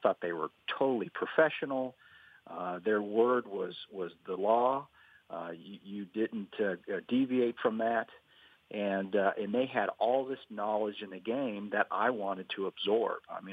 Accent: Toronto, Ontario, Canada; you know, I came from Toronto.

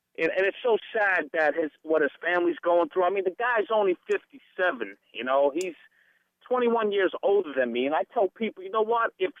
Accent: Brooklyn, New York, United States; look, I'm from Brooklyn. I'll be straight up. I'm a diehard Yankee fan, you know.

